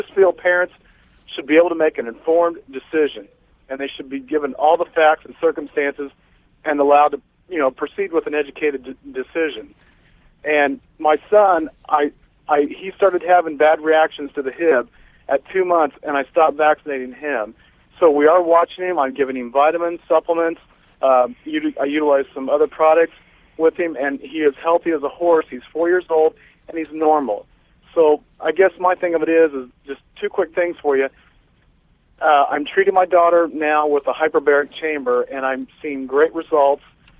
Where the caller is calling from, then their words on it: Indianapolis, Indiana, United States; I'm calling you from the night shift here in Indianapolis, Indiana. I'm a police officer.